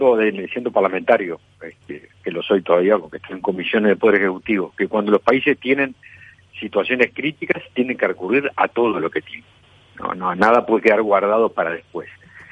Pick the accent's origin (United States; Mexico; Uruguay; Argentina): Uruguay; Somos uruguayos que partimos de una misma sociedad.